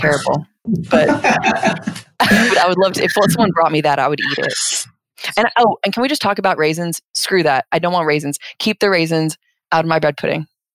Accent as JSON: {"language": "English", "region": "Alabama", "country": "United States", "said": "So I'm originally from the Southeast, so I'm from Alabama"}